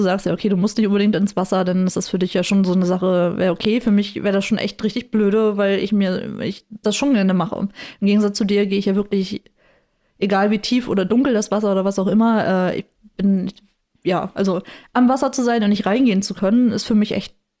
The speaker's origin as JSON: {"language": "German", "region": "East Germany", "country": "Germany", "tie": "born or raised there", "said": "Aber ich bin halt auch im Osten groß geworden"}